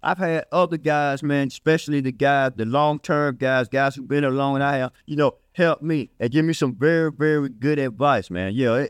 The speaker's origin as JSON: {"language": "English", "town": "Bessemer", "region": "Alabama", "country": "United States", "tie": "born or raised there", "said": "You know, I could recall as a little boy growing up in Bessemer, Alabama, and I would see the Boyd trucks coming through there"}